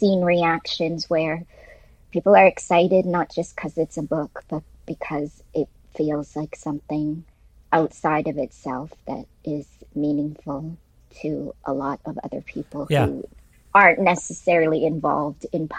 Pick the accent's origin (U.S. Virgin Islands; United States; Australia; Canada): Canada; these stories are Canadian because I'm Canadian.